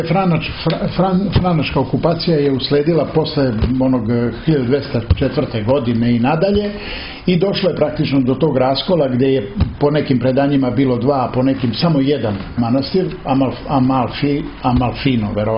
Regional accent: Kraljevo, Šumadija and Western Serbia, Serbia; pošto mene dosta ljudi poznaju u Kraljevo, odakle sam ja

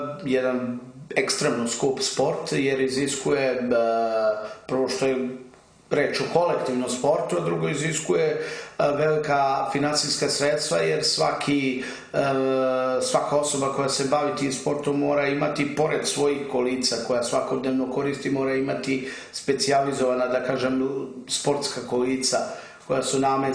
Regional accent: Belgrade, Serbia; barem kod nas u Srbiji, u Beogradu.

